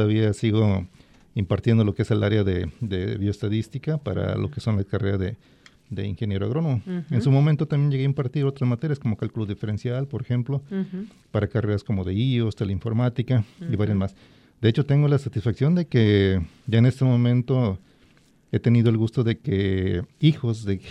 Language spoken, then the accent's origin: Spanish; Tuxpan, Jalisco, Mexico; consumí lo que mi pueblo de origen produce, de Tuxpan, Jalisco.